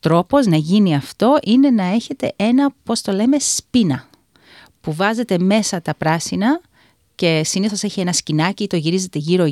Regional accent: Greece; moved away; Όταν ήμουν μικρή στην Ελλάδα και μαζεύαμε άγρια χόρτα, μαζεύαμε και καυκαλίθρες, μυρώνια, όλα αυτά τα πολύ άγρια μυρωδικά που υπήρχαν, που δεν νομίζω να υπάρχουν εδώ.

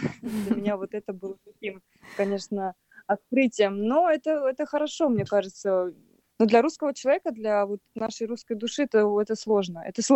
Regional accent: Siberia, Russia; это в моем родном городе. Я еще тогда училась в университете, начала учиться, то есть мне было 17 лет.

